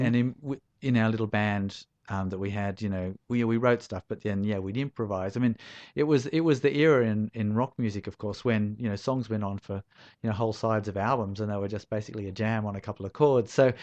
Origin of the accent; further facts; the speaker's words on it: Turramurra, New South Wales, Australia; I'm a North Shore boy myself. I grew up in Tarramurra.